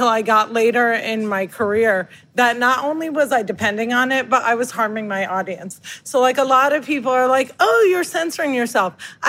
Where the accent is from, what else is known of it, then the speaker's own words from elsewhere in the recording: New Jersey, United States; And I always go, I'm from Jersey.